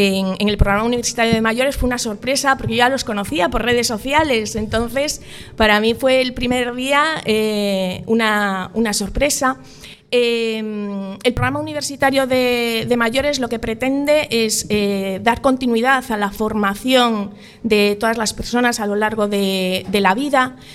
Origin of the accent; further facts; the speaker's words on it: Caldas de Reis, Galicia, Spain; Para mí es un placer estar hoy aquí en Caldas, en mi tierra